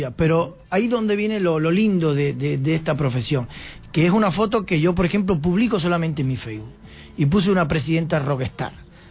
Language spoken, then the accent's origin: Spanish; Cuba; le dije, soy cubano